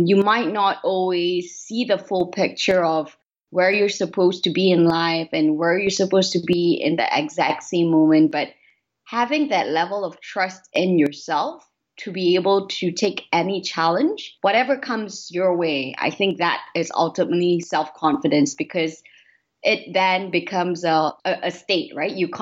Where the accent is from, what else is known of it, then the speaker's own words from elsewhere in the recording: Malaysia; So I am Malaysian Chinese. So both my parents are of Chinese descent. I believe my great grandfather came over to Malaysia to help with the trade back in the day